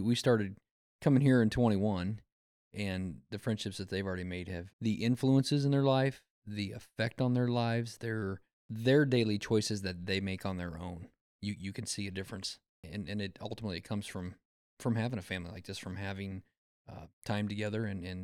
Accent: Martinsdale, Iowa, United States; So I grew up in Martinsdale, over on the west edge of Warren County. Family moved over there when I was about five, between five and six. Went to school at Martinsdale from kindergarten through 12th grade.

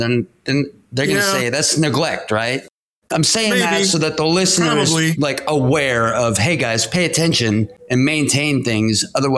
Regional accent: Seattle, Washington, United States; Both Eric and I from the Northwest. I'm originally from Seattle area and was contractor up there for almost 30 years.

